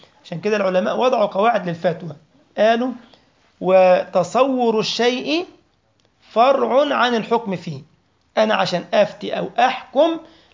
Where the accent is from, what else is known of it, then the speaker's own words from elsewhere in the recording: Egypt; moved away as an adult; now in Saarbrücken, Germany; تسمع مني بعض الألفاظ، أنا مصري مثلا، حضرتك مغربي وجزائري وسوري